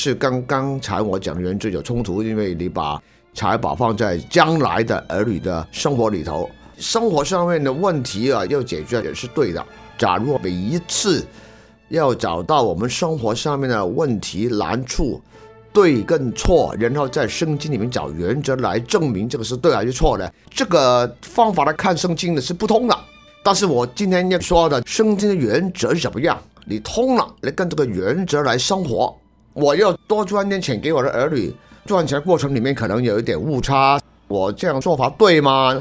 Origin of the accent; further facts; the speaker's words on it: China; ，我们中国人所谓拜那个